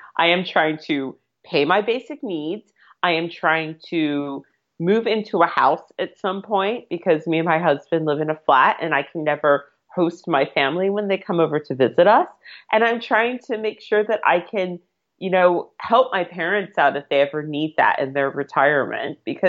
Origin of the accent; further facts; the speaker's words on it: United States; moved away as an adult; now in United Kingdom; My husband is English. I'm American. I moved here on a visa.